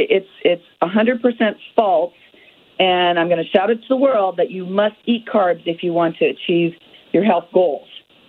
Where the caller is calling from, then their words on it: Des Moines, Iowa, United States; And I'm calling today from Des Moines, Iowa. I got to spend some time with my family here in Iowa for the 4th.